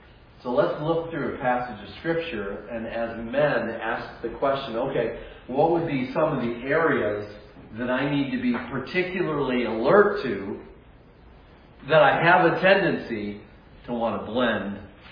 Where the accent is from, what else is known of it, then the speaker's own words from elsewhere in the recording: Pennsylvania, United States; Because I'm from Pennsylvania, and because we have hunting camps